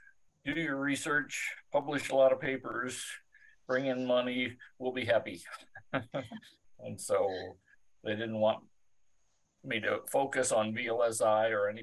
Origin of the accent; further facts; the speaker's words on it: Joliet, Illinois, United States; also born or lived in Florida; I was born in Florida, but we moved around a little bit as my father was completing medical training. So he's a physician, and I grew up most of my life in just outside Chicago in a suburb called Joliet.